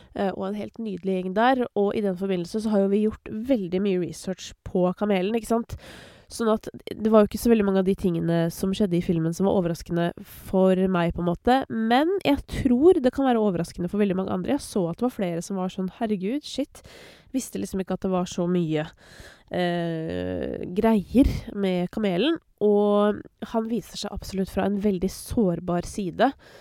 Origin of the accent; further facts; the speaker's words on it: Oppegård, Akershus, Norway; jeg kommer jo fra Oppegård kommune.